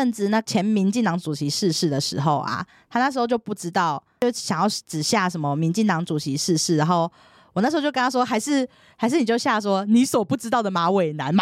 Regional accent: Nantou County, Taiwan; 因为我是南投人嘛

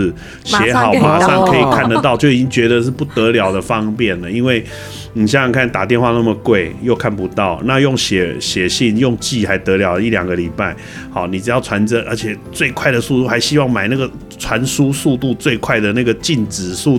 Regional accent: Taipei, Taiwan; 从小在台北，然后念音乐班，国小国中高中大学，然后进乐团，然后工作了几年，后来又要出国念硕士，再回来工作又几年，又在台湾继续念博士，还是在这里工作，

